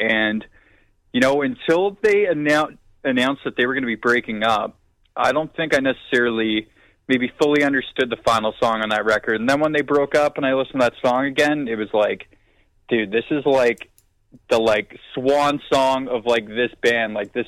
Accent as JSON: {"language": "English", "country": "Canada", "said": "you kind of come to the life realization as a Canadian growing up playing hockey"}